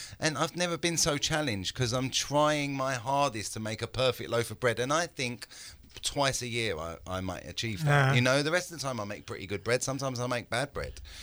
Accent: London, United Kingdom; I'm doing something in London also, like my hometown.

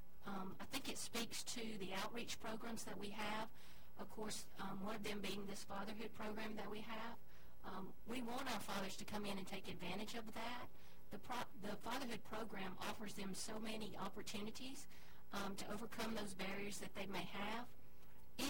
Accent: Columbus, Georgia, United States; This is my hometown, so I do have a closer connection to what goes on in Muskogee County and our surrounding area here.

